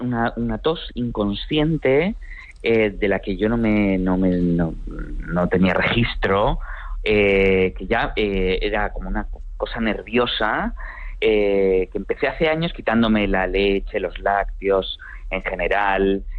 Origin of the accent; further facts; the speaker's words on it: Madrid, Community of Madrid, Spain; moved away as an adult; now in Argentina; empecé a los 25 años, que me fui a vivir a la Argentina. Yo soy de Madrid, pero me fui allá